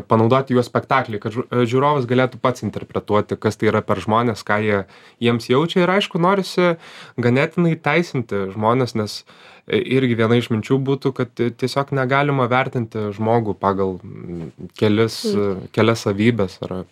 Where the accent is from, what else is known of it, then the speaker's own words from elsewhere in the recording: Alytus, Alytus County, Lithuania; aš iš Alytaus